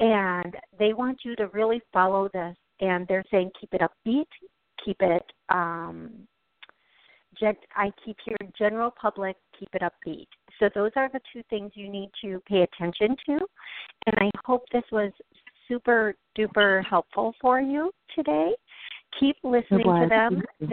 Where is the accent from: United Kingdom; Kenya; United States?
United States; Milwaukee, Wisconsin; And this one is actually in my hometown, 414.